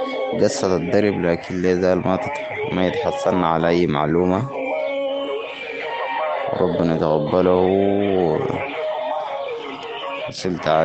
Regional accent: Sudan

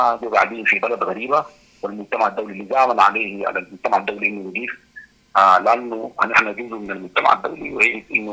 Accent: Sudan; moved away; لأنه فقدنا نحن بيوتنا وفقدنا بلدنا

